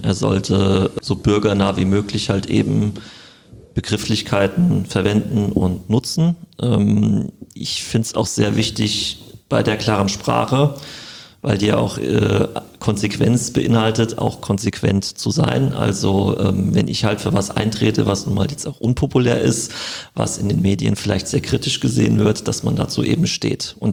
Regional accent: Frankfurt, Hesse, Germany; now in Wiesbaden, Germany; Ich komme zwar ursprünglich aus Frankfurt

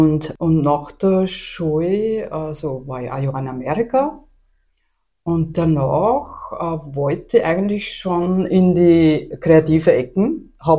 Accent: Galbrunn, Lower Austria, Austria; Also ich bin am Land aufgewachsen. Ich komme aus Galbrunn, aus dem Bezirk Bruck an der Leitha.

